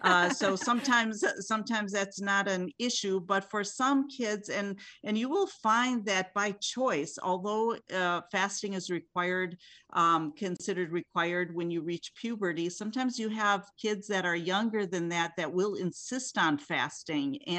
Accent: Milwaukee, Wisconsin, United States; also born or lived in Jerusalem; Sure. I grew up in Milwaukee, actually, but I came to the United States at 3 years of age. I'm Palestinian, born in Jerusalem. So I'm a naturalized citizen.

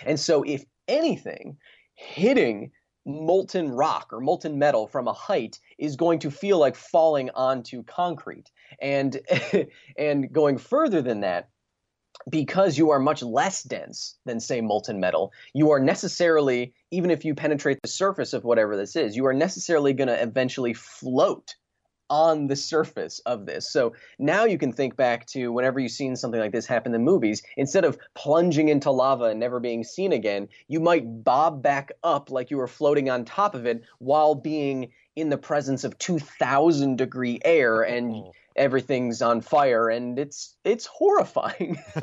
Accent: Wisconsin, United States; now in Los Angeles, United States; You know, I grew up in Wisconsin watching, you know, shows like Mythbusters

